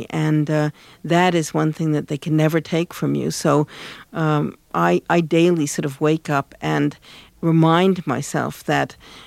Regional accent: New Mexico, United States; moved away as an adult; also born or lived in New York City; I was born here 52 years ago in New York City. I grew up in New Mexico on the desert, and when I left and went to Latin America in 1961

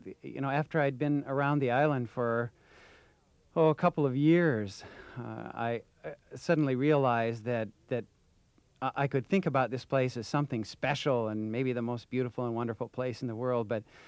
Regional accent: Wisconsin, United States; I grew up in Wisconsin being opposed to hunting.

